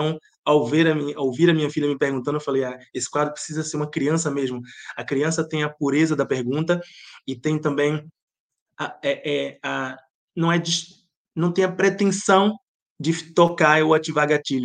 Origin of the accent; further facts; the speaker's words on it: Bahia, Brazil; now in Portugal; eu tenho um sotaque, eu sou baiano, mas moro muitos anos em Portugal, por isso que eu tenho esse sotaque